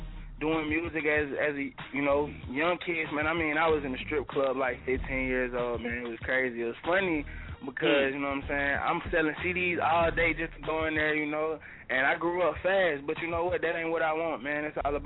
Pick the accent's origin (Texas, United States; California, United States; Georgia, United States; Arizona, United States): Georgia, United States; Atlanta; also born or lived in Cleveland; I was born in Cleveland, raised in Atlanta, man, you know what I'm saying? So that's where my lingo come from. I got that Southern hospitality, you know, I'm still a Midwest cat, man, you know.